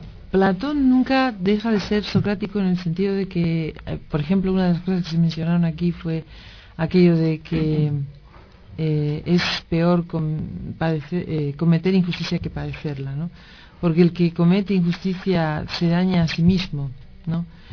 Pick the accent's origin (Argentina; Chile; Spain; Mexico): Argentina; Buenos Aires; la verdad es que yo nací en Buenos Aires y me eduqué en esa ciudad